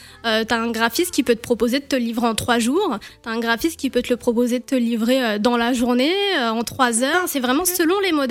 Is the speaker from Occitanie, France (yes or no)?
no; Rouen, Normandy, France; born there; Donc, je suis née à Rouen, hein. Je suis née ici en France, j'ai étudié à la Sorbonne pendant 4 ans